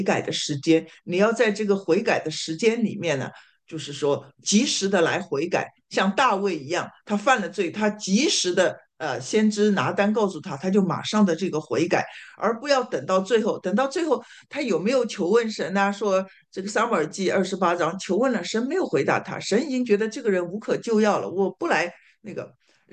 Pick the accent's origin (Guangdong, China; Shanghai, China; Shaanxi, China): Shanghai, China; 按照我们上海人说话叫自说自话啊